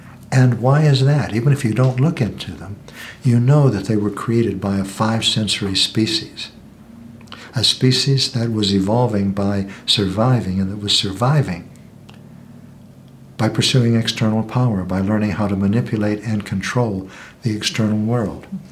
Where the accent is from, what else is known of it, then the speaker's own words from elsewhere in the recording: United States; But that's only because I'm American and I know most about this social structure.